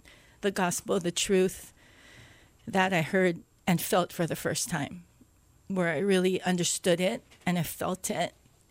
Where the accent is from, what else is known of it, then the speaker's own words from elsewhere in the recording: Hawaii, United States; Grew up in Hawaii Kai, I grew up in Haleiwa, I grew up in Palolo, I grew up in Kahala as a child.